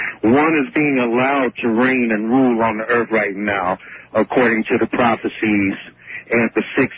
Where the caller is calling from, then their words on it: Chicago, Illinois, United States; I'm calling from Chicago.